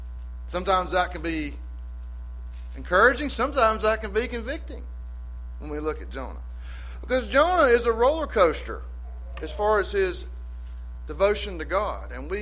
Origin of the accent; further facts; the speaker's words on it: Hickory, North Carolina, United States; I was born and raised in Hickory, and so was my wife.